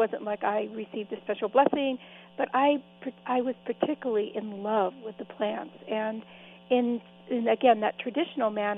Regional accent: California, United States; the wild plants of Sonoma County, where I grew up in California.

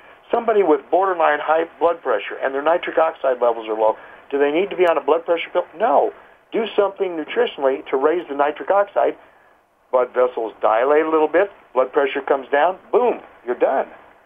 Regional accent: Midwest, United States; I'm from the Midwest, but here's been my experience here.

